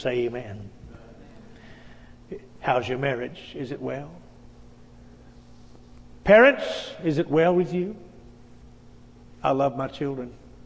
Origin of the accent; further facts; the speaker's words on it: West Virginia, United States; also born or lived in Texas; I'm from West Virginia. I've been there longer than I've lived in Texas. All my family still live in Texas. I've lived longer in West Virginia. I'm a hillbilly